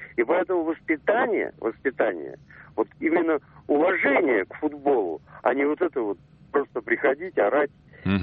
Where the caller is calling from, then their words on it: Saint Petersburg, Russia; Я звоню вам из Петербурга.